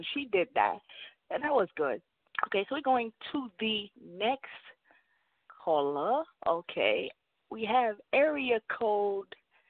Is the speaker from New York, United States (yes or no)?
yes; New York, United States; I heard it because I'm from New York, too, so I can pick them up.